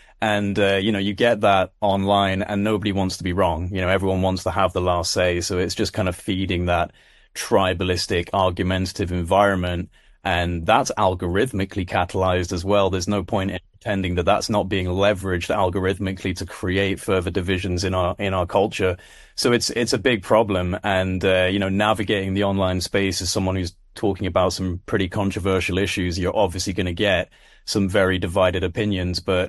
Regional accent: United Kingdom; now in United States; because I'm not an American. And it just makes me laugh. It's like, I'm a British guy

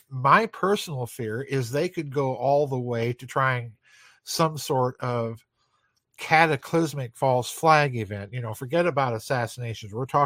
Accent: South Dakota, United States; George McGovern, you know, senator from my home state

